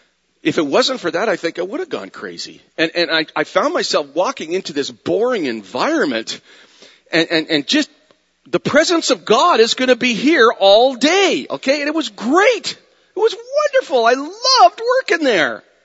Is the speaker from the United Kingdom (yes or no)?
no; Windsor, Ontario, Canada; Okay, so we're both from Windsor